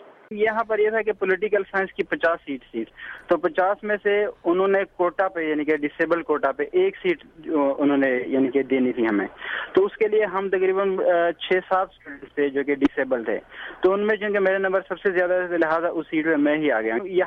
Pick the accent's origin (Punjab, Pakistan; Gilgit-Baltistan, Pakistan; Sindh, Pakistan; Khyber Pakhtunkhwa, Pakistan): Khyber Pakhtunkhwa, Pakistan; میں نے 7ویں تک تعلیم وزیرستان میں حاصل کی، 4تھی تک میں نے اپنے گاؤں میں پڑھا،